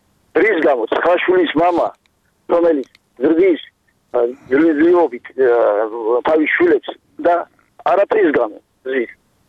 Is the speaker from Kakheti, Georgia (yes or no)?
yes; Kakheti, Georgia; born or raised there